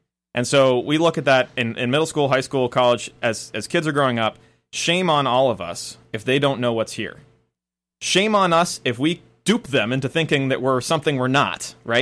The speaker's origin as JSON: {"language": "English", "town": "Cumberland", "country": "United States", "tie": "born or raised there", "said": "I grew up in Cumberland, went to Greeley High School"}